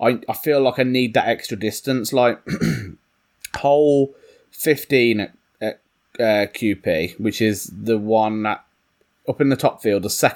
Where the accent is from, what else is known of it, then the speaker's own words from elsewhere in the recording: United Kingdom; I'm all right. I'm British. I'm understated.